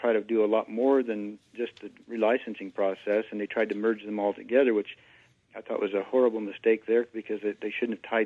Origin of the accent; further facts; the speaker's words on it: Oregon, United States; I was born and raised in Rogue Valley myself. I spent the first 20, 25 years of my life there, and I still have family and friends there.